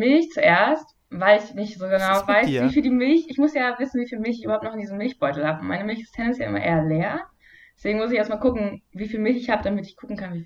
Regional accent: eastern Germany, Germany; Aber ich bin auch zwar im Osten groß geworden, aber meine Eltern kommen aus dem Westen, deswegen bin ich nur so halbdialektisch aufgewachsen praktisch.

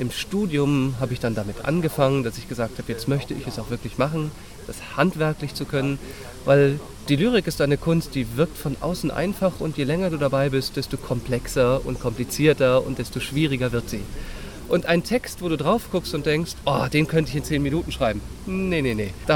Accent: Schleswig-Holstein, Germany; Eigentlich komme ich nämlich aus Schleswig-Holstein.

